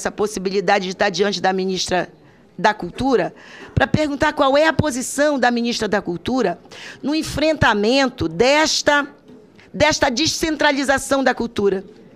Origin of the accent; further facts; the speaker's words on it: Pará, Brazil; Eu sou da região amazônica, sou do Pará